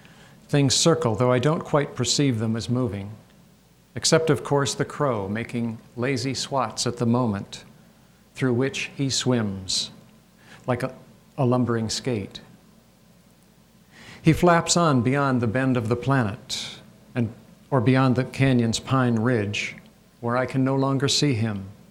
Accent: Michigan, United States; now in Idaho, United States; I grew up in Michigan and actually lived here most of my life, although now I live in quite a different landscape in a place where the natives call Idaho, which is right on the Idaho-Wyoming border.

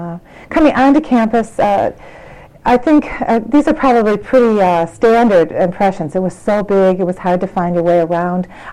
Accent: Dearborn Heights, Michigan, United States; also born or lived in Detroit / Livonia; I was born in Detroit. I went to school, public schools in Dearborn Township, would be Dearborn Heights. Actually, I didn't. I went to Catholic school. I went to Divine Child Catholic School until I was about in fourth grade, and then we moved to Livonia.

